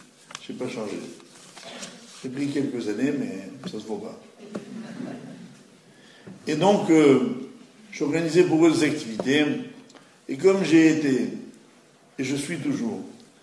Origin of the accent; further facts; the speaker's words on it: Nice, Provence-Alpes-Côte d'Azur, France; je suis originaire de Nice